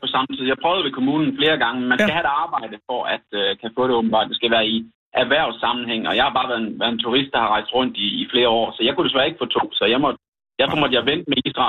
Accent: Hundborg, North Denmark Region, Denmark; En lille by, der hedder Hundborg, med cirka 400 nogen indbyggere.

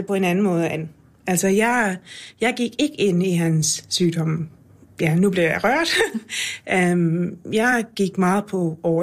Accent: Ireland; Han er islænding, jeg er irer.

